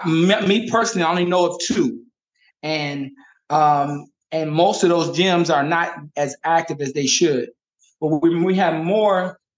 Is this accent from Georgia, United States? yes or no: yes; Atlanta, Georgia, United States; now in Ghana; Yes, I'm from Atlanta, Georgia.